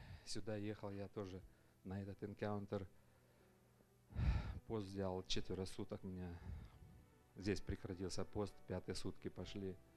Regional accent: Volgograd, Volgograd Oblast, Russia; из Волгограда.

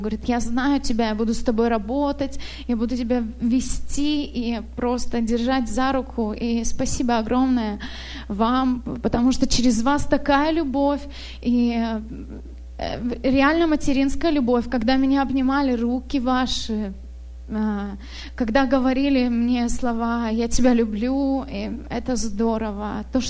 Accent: Khabarovsk, Khabarovsk Krai, Russia; moved away as an adult; now in Portland, United States; мы с мужем месяц здесь, в Америке. Мы из России, с маленького города Хабаровск на Дальнем Востоке. Сейчас мы в Портленде живем.

